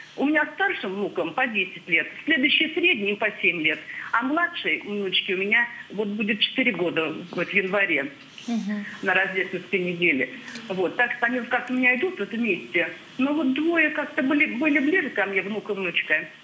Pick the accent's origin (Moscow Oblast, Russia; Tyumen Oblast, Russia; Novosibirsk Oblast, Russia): Moscow Oblast, Russia; Я из Московской области, слышно?